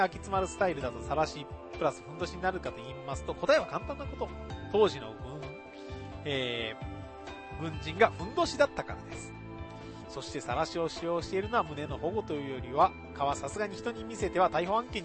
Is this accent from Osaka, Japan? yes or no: no; Niigata, Japan; 嬉しいことに、ふるさとの新潟からも声がかかったことが嬉しく